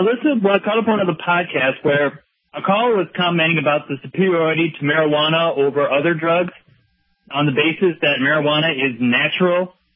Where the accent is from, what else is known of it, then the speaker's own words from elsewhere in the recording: Chicago, Illinois, United States; born there; Which is a paradox, as I was born in Chicago, I came south for health reasons.